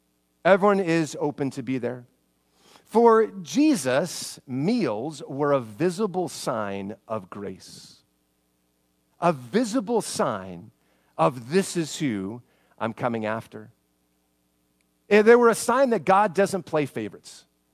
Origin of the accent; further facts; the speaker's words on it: Spokane, Washington, United States; I worked for a basketball camp growing up in Spokane.